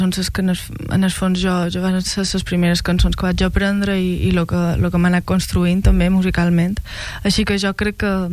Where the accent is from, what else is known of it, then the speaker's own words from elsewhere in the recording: Valldemossa, Balearic Islands, Spain; a la parròquia d'on jo soc, de Vall de Mossa